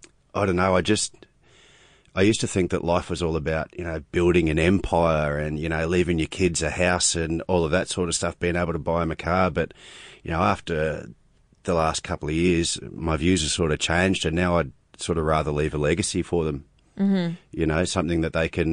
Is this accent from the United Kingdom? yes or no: no; New Zealand; being a Kiwi and being a Māori as well